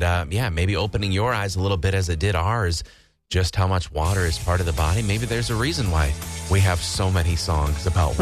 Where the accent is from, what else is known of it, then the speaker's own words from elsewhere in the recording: Rice Lake, Wisconsin, United States; from Rice Lake, my hometown.